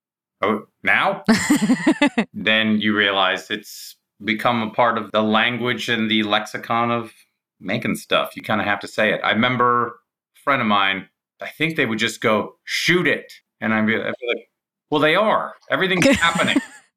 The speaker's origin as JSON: {"language": "English", "town": "Mercer Island", "region": "Washington", "country": "United States", "accent": "Mercer Island", "said": "Yeah, I paid for that accent. Parents paid for it. A lot of property taxes."}